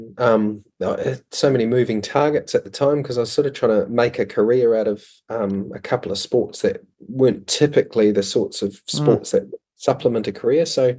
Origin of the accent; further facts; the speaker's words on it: New Zealand; I'm a Kiwi too